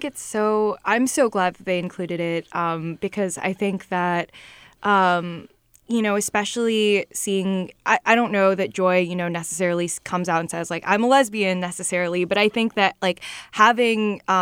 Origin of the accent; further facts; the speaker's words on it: United States; born there; my mom is from the Philippines. I was born in America.